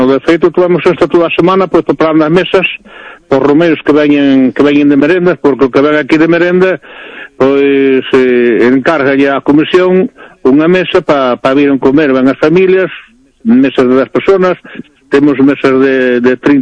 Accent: Cabana de Bergantiños, Galicia, Spain; Son de Cabana, de Santiño.

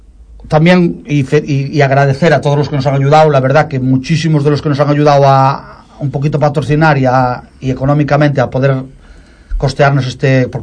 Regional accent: Oleiros, Galicia, Spain; De Oleiros, de Santa Cruz.

